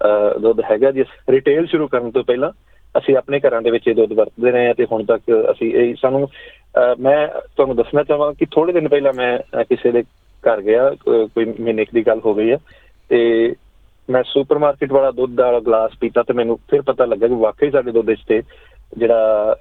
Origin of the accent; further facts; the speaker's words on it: Punjab, India; ਅਸੀਂ ਪੰਜਾਬ ਤੋਂ, ਬਹੁਤੇ ਸਾਡੇ ਤੁਹਾਡੇ ਲਿਸਨਰ ਨੇ ਪੰਜਾਬ ਤੋਂ ਆਏ ਹੋਣਗੇ